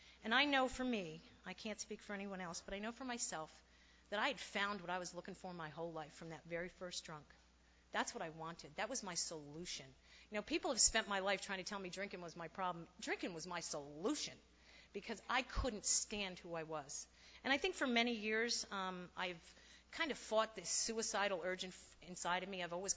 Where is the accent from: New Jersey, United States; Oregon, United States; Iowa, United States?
New Jersey, United States; I'm originally from New Jersey. I'm 45 years old. I come from an Irish Catholic background